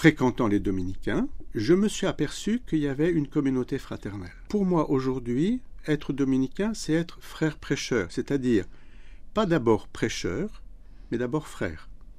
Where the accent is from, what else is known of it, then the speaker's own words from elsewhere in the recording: Florence, Tuscany, Italy; born there; je suis né à Florence, d'un père italien et d'une mère française, juifs tous les deux, croyants, et moi j'étais baptisé à 18 ans.